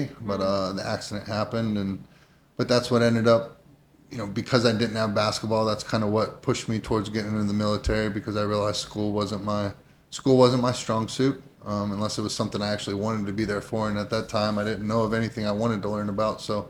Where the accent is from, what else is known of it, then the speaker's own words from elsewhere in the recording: Youngstown, Ohio, United States; Youngstown, Ohio. My mother was a teacher. My stepfather was a steel worker, very blue collar growing up.